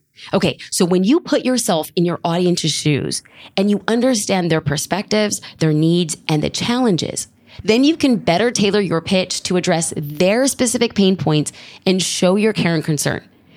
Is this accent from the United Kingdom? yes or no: no; Los Angeles, California, United States; I know, I'm a brown girl from LA. I do not pretend to actually know how to speak with an accent